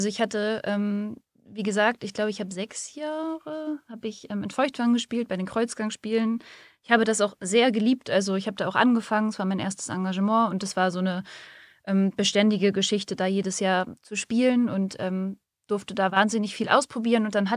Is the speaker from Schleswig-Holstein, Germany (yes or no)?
yes; Neumünster, Schleswig-Holstein, Germany; ich bin ja in Neumünster aufgewachsen, also so echt so fast mitten in Schleswig-Holstein zwischen den Meeren.